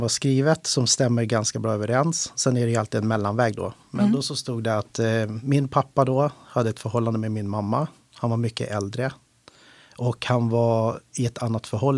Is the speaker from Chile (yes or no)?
yes; Chile; now in Sweden; Just Chile är ju det som jag kan relatera till eftersom jag är från Chile då.